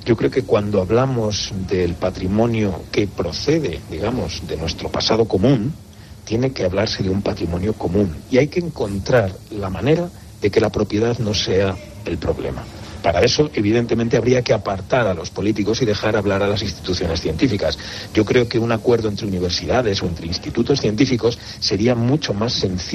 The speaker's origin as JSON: {"language": "Spanish", "country": "Spain", "said": "y soy español"}